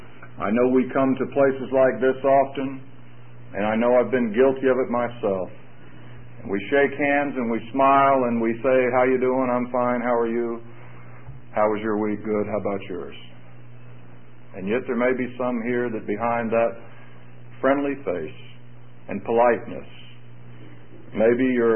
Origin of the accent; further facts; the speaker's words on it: Florida, United States; Now, that doesn't mean much to me since I'm from Florida